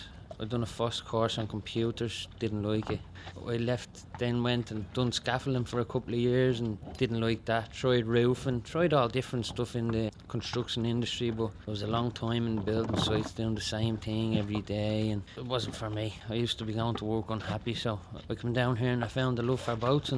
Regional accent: Dublin, Leinster, Ireland; I was from Ringsend and I used to love looking at the boats. And my grandfather was a docker

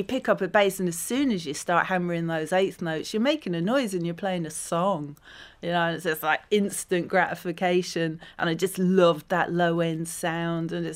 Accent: London, United Kingdom; I grew up out near Heathrow Airport

